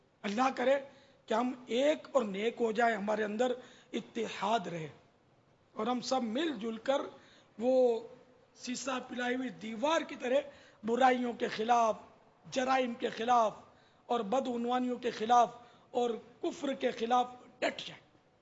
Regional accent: Karachi, Sindh, Pakistan; میں یعنی کہ اس ملک میں پیدا ہوا ہوں, باب المدینہ میرا مولد یعنی جائے پیدائش ہے, میں اصل باشندہ کراچی کا ہوں. اگرچہ میرے ماں باپ مہاجر ہیں, وہ ہند سے وہ ہجرت کر کے تشریف لائی ہیں

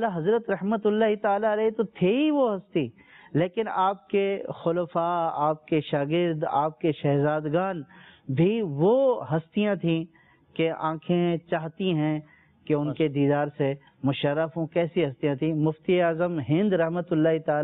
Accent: Dera Ghazi Khan, Punjab, Pakistan; ہمارا علاقہ ڈیرہ غازی خان

